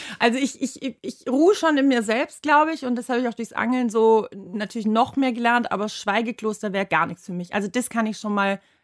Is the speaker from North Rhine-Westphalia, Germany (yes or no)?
no; Bad Waldsee, Baden-Württemberg, Germany; Ich komme aus Bad Waldsee, genau. Ich bin geboren in Ravensburg. Das liegt ein paar Kilometer entfernt, weil es in Bad Waldsee keine Geburtsklinik gab.